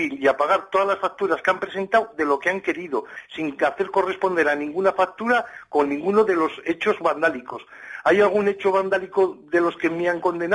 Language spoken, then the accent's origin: Spanish; Navarre, Spain; que son en la Ribera de Navarra y en mi pueblo los herederos